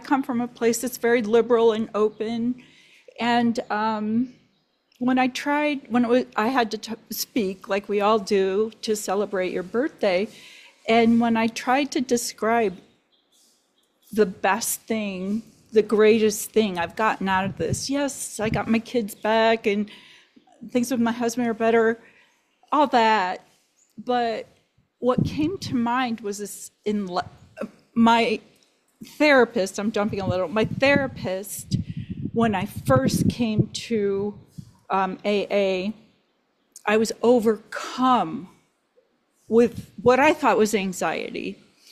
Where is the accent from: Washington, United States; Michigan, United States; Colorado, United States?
Colorado, United States; Denver; As you can see, I'm in a sunny place, and that's Arizona, but I'm from Denver.